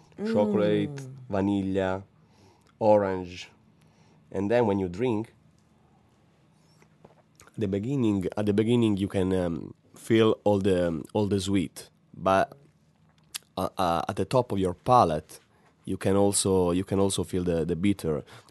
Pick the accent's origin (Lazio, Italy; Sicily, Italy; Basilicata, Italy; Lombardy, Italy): Basilicata, Italy; Pisticci; my great-grandfather was able to find all the botanicals around Pistici, who is my hometown.